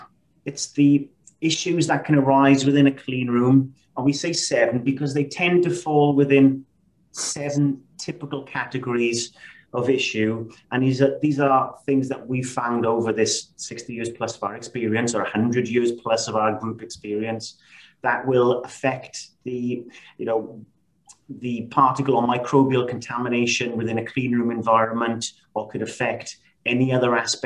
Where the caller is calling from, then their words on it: Wales, United Kingdom; I'm calling from South Wales, just outside of Swansea.